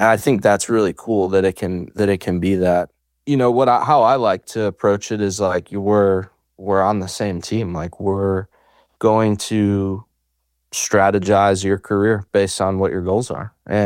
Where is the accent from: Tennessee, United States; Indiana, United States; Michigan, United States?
Tennessee, United States; Nolensville; also born or lived in Minnesota; But yeah, so I was born in Minnesota, and then when I was about 10 years old, my dad took a job change and we moved to Nolensville, Tennessee.